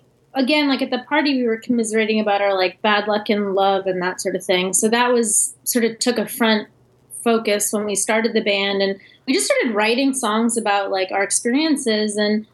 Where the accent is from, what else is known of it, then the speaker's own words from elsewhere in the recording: Maryland, United States; now in Brooklyn, United States; We're based out of Brooklyn. Marie's from Nashville, originally. I'm from Maryland.